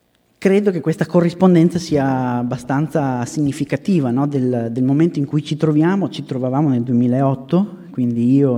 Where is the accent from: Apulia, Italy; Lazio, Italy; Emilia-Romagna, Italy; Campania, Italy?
Emilia-Romagna, Italy; Ravenna; Io sono di Ravenna, quindi ho un legame abbastanza diretto, geografico, ma non solo, diciamo così.